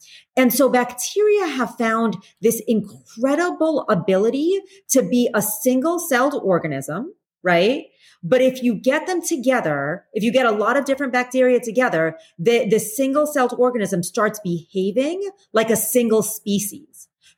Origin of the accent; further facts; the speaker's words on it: New York City, New York, United States; You know, I grew up in New York City. And so, you know, New York City is the perfect example of a biofilm